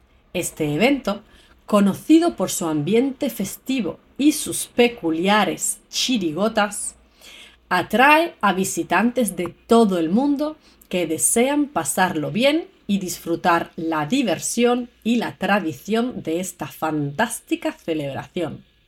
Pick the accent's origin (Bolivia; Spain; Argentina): Spain; Andalusia; soy una andaluza muy divertida